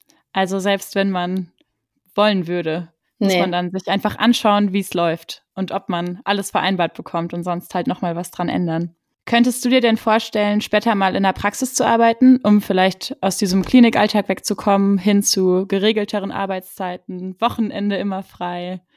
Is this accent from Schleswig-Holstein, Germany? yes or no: no; Baden-Württemberg, Germany; ich komme aus dem Schwarzwald ursprünglich.